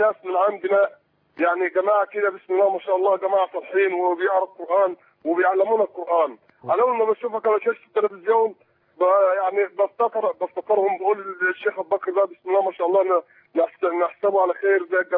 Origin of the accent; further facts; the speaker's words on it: Suez, Suez Governorate, Egypt; لا انا مصري يا شيخ انا من السويس